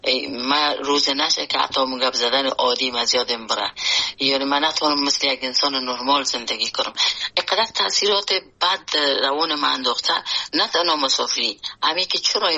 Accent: Afghanistan; moved away as an adult; خود اجتماعی افغانستان که در اوجه بزرگ شدیم، در اوجه کار کردیم

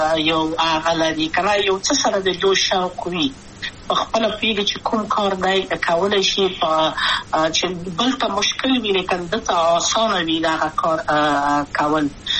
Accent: Kabul, Afghanistan; also born or lived in Maidan Wardak; زه خو اصلا د وردګو ولایت یم، د پلار مې د وردګو ولایت ته خلګنسل شي کې دلې د کابل په تختپل سیمه کې یم او لویا شویم کابل کې

